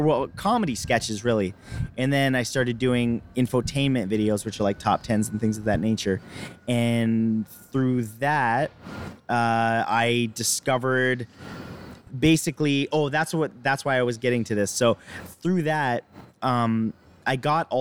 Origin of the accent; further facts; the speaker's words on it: Canada; I'm Canadian, I'm bald, and I'm a YouTuber.